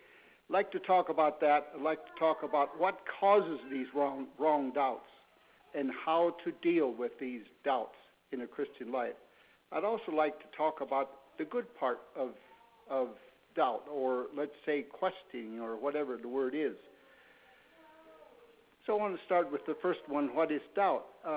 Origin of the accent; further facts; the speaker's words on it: Missouri, United States; I'm actually from Missouri, the Show Me State.